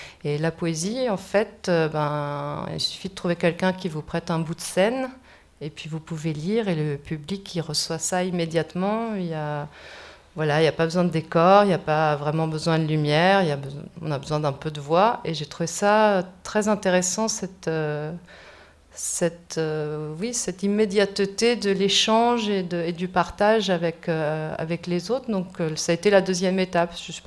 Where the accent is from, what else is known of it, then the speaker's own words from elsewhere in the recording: Mexico; Je suis née italienne et maintenant je suis également française suite au mariage de ma mère avec un grand type français. J'ai grandi au Mexique et... Non, je ne suis pas mexicaine.